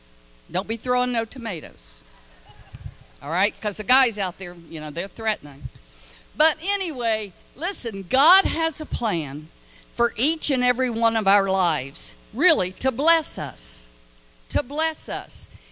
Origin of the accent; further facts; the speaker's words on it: the South, United States; I said, honey, I'm from the South.